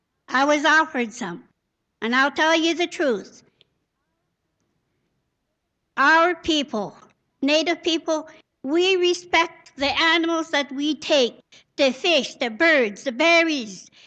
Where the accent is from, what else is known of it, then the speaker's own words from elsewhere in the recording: Galena, Alaska, United States; from Galena, and I'm on the board of Dinakanaga.